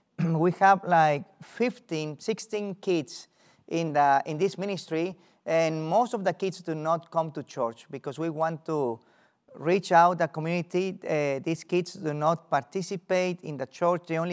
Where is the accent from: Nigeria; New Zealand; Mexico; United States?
Mexico; I'm from Mexico